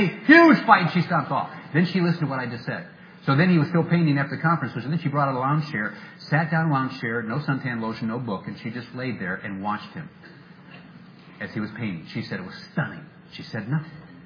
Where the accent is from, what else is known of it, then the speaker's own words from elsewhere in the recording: Peoria, Illinois, United States; I remember growing up in Peoria and riding my bike up and down as blue-collar city, and guys were always working on their cars.